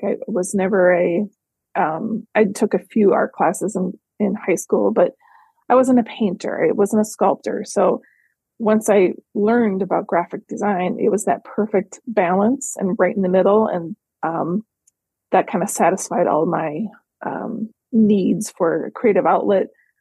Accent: Minnesota, United States; Yep, I'm born and raised in West Central Minnesota. So right now I'm in central Minnesota, pretty much right in the middle of the state.

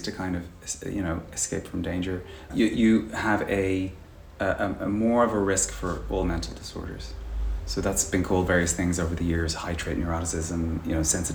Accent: Ireland; Well, I'm Irish.

